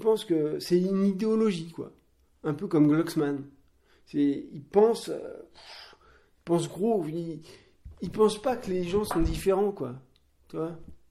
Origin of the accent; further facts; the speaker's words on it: Russia; Mais vu de l'intérieur, en tant que russe, il y a une volonté pour cette perfection humaine.